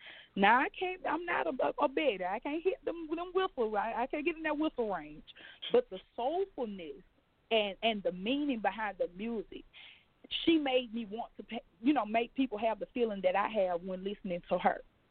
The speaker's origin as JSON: {"language": "English", "region": "Alabama", "country": "United States", "tie": "born or raised there", "said": "Well, I grew up in the country. I'm a little country. For those who didn't know, I forgot to say this. I'm from Alabama."}